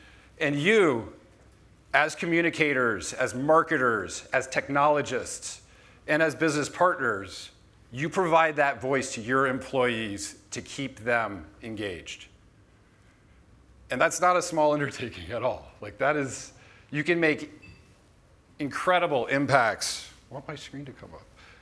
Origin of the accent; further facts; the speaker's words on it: United States; moved away as an adult; now in United Kingdom; From my accent, you can tell I'm probably not from the UK. I'm American. I've been living over here for 8 years with my wife, two kids.